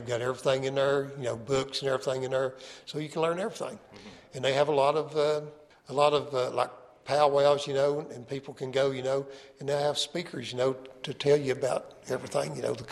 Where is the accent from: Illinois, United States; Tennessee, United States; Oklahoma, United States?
Tennessee, United States; Morristown; I was born in Morristown, Tennessee. Yeah, like I say, I'm 60 years old and lived there all my life.